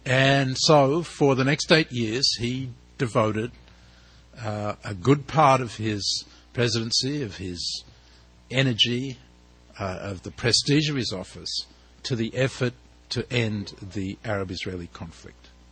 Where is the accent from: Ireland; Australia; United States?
Australia; accent: Australian; when I was a student from Australia, hence the accent, in Jerusalem